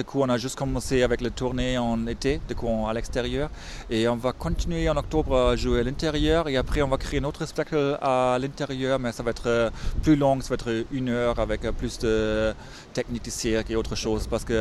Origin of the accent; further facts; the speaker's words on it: Germany; Moi je suis allemand